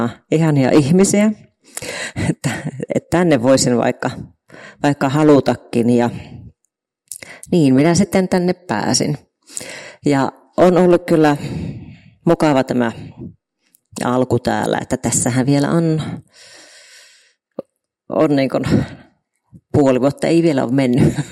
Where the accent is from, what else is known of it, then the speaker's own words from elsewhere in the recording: Jyväskylä, Central Finland, Finland; Olen Jyväskylästä siis kotoisin.